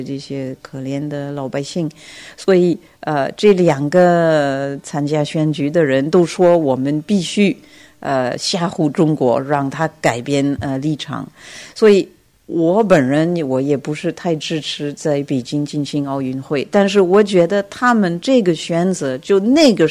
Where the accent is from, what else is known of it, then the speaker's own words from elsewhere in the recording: France; Chinese is a second language; 我们作为法国人，我们有我们的很多毛病啊